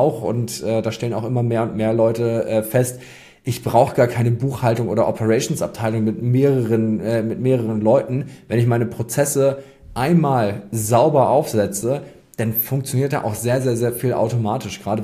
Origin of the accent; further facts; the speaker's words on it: Northern Germany, Germany; wie man mir vielleicht auch anhört, ich bin Norddeutscher, kein Holländer